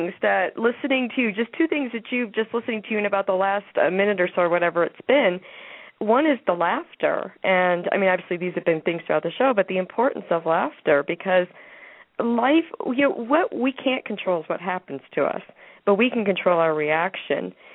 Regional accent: Naperville, Illinois, United States; I'm leaving. I'm going back to New Mexico. I grew up in Naperville, been here, went back to Naperville, and I came back.

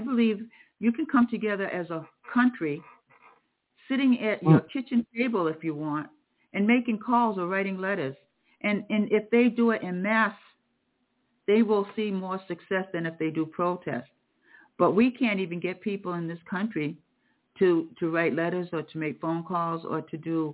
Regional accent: Massachusetts, United States; You know, I was born and raised on Cape Cod

